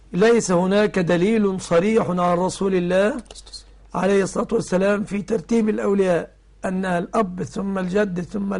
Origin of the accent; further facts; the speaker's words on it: Egypt; عندنا في مصر المرأة الثيب تزوج نفسها دون الرجوع إلى وليها